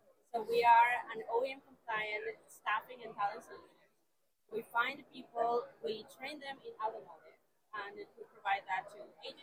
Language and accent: English; Colombia; English is a second language; I'm from Colombia.